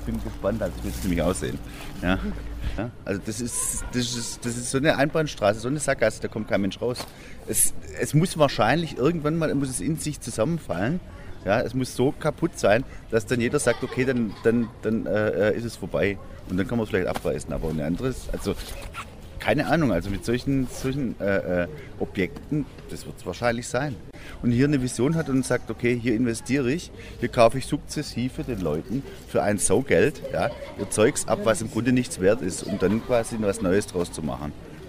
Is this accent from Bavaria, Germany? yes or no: no; Sindelfingen, Baden-Württemberg, Germany; Ich bin aus Sindelfingen